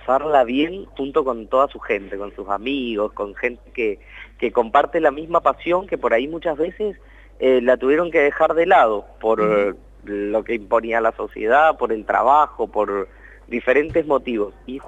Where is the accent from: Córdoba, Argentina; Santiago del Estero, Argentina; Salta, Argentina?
Córdoba, Argentina; Soy cordobés.